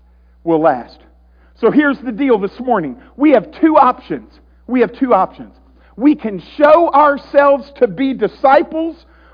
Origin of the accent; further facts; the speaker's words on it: Alabama, United States; And because I'm from Alabama, okay?